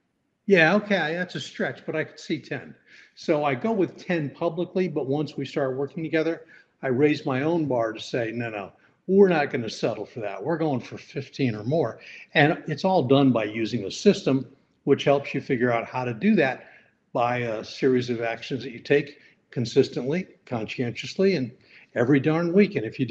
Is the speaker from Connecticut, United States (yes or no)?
yes; Connecticut, United States; And my mom, now we grew up in Connecticut. So there were a lot of old New England houses that were bigger than average.